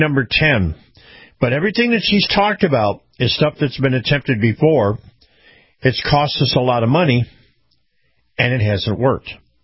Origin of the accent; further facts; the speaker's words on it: New York, United States; Well, I came from New York, and New York had not only a state income tax, they had a city income tax in the city.